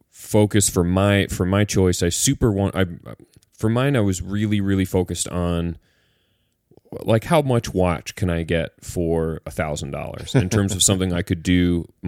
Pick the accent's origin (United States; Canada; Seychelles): Canada; the Marathon one kind of speaks to me as a Canadian